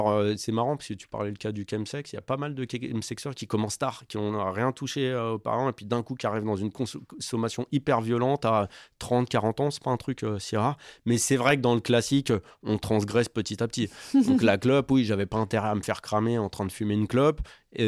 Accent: Bry-sur-Marne, Île-de-France, France; moi j'ai grandi dans le Val-de-Marne, dans une famille aisée, j'ai un père médecin, et en même temps dans une ville où il y avait un grand brassage social, ce qui est assez rare en fait. Moi je vivais à Brie-sur-Marne, dans les Hauts-de-Brie

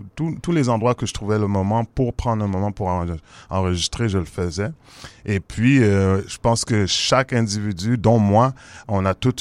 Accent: Montreal, Quebec, Canada; viens de la deuxième vague de diaspora haïtienne qui est venue s'établir au Québec. Je suis né à Montréal, dans le quartier 6-7.

